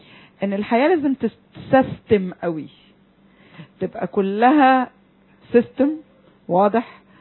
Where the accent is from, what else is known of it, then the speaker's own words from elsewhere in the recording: Egypt; احنا يمكن كمصريين او كشرق اوسطيين